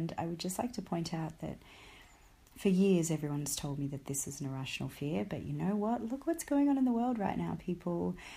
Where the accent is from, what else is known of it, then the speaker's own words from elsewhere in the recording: Australia; First of all, I'm Australian, so we don't have fall, we have autumn.